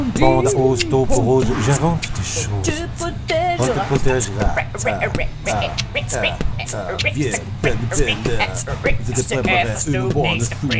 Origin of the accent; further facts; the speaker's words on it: Jokkmokk, Norrbotten County, Sweden; French is a second language; Nous venons de Jokkmokk, qui est une petite ville au nord de la Suède, qui est la dernière ville avant qu'il n'y ait plus que des rennes, avant le cercle polaire arctique.